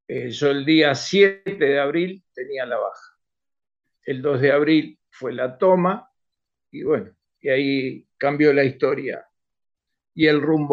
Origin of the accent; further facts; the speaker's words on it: Quilmes, Buenos Aires Province, Argentina; born there; Nací en Quilmes, soy hijo de italianos, nieto de italianos. Somos la primer generación de argentinos de esos italianos.